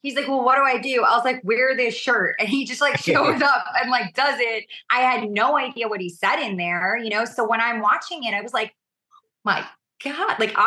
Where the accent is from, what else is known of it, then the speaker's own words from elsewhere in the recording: New York, United States; You know, yeah, I am. I'm a New Yorker and like, I'm always going to take the shot.